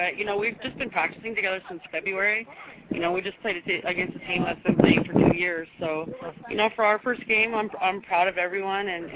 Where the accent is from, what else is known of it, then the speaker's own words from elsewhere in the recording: Rancho Cordova, California, United States; Some of us are from Citrus Heights. I'm from Rancho Cordova. It's all over Sacramento.